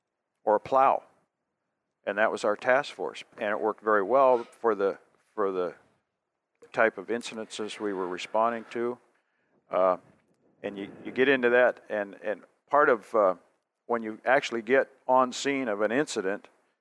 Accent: California, United States; I was there as a safety officer, but they realized that I was from Southern California

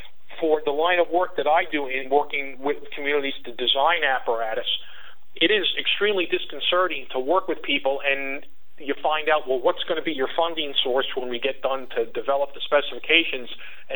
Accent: New York, United States; My hometown in southern New York operated a Maxim 100-foot midship ladder for a good number of years

